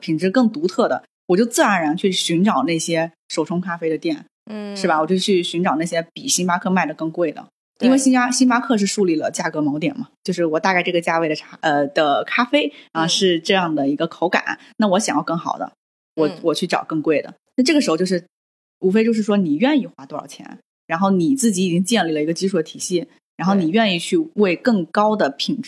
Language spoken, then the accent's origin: Chinese; Wuyishan, Fujian, China; 我从小哎就是在这个环境里长大的，因为我生长在福建武夷山嘛